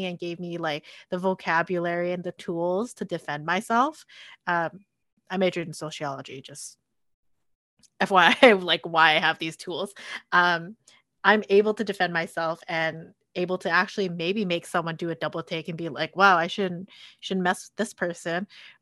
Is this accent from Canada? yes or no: yes; Canada; yeah, I'm Chinese Canadian, therefore you should value me?